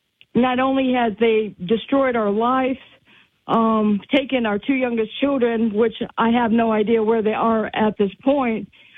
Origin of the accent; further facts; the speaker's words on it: Ohio, United States; I mean, I grew up in Ohio, outside of Cleveland